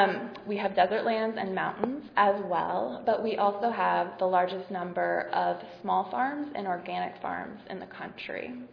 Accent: California, United States; So in the community that I come from, where I'm from San Diego County

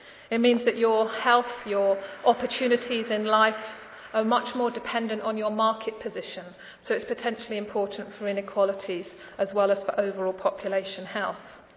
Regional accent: United Kingdom; And what I found particularly surprising as a Brit was that they dismissed the role of your healthcare system

